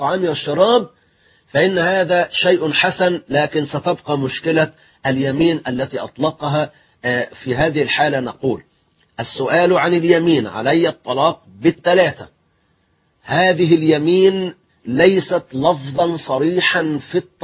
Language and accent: Arabic; Egypt; يعني ما بينك أنت وسلفاتك كما نسميهم في اللغة العامية عندنا في مصر اللي هما زوجات إخوان الزوج